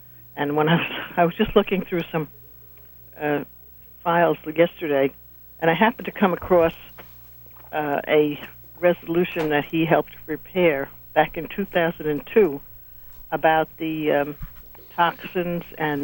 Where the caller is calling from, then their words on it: New Rochelle, New York, United States